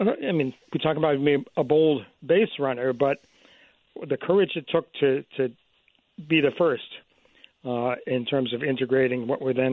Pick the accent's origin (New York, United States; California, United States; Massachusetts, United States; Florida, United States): Massachusetts, United States; Boston; I grew up in Boston, and I remain mortified that the Red Sox had the chance to sign him in 1945 and didn't.